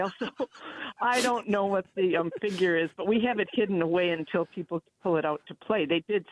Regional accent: Milwaukee, Wisconsin, United States; I grew up in Milwaukee

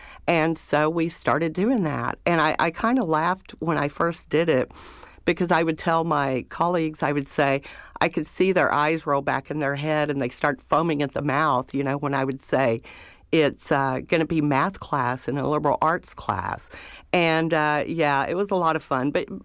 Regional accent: the South, United States; Yeah, you know, I'm in the South. I grew up in the South.

